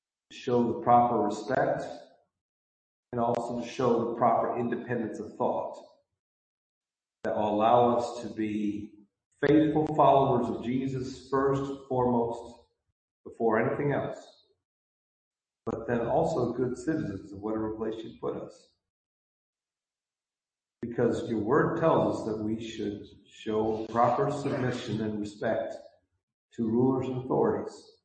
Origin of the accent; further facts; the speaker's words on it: United States; And as an American, I have a right to have that problem.